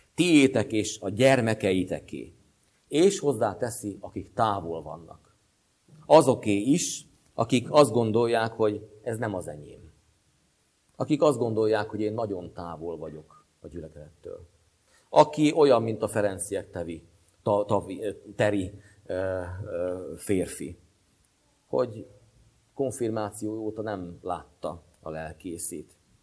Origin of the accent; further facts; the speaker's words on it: Békéscsaba, Békés, Hungary; Én ugye békéssavai származású vagyok